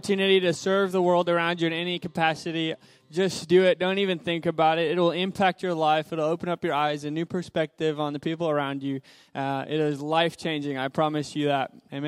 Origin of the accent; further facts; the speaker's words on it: Zimbabwe; I thought about my life growing up in Zimbabwe the way that I did. Poverty in that circumstance is not necessarily new to me